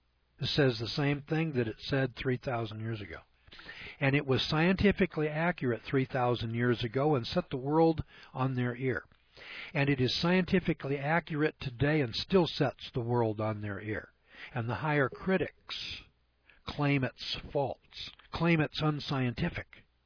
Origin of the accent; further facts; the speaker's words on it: United States; And I feel bad about that as an American.